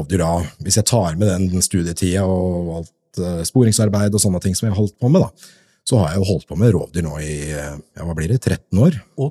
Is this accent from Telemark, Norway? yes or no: yes; Skien, Telemark, Norway; jeg vokste opp I Gulset helt I skogkanten og lekeplassen min var skauen og Gulsetmarka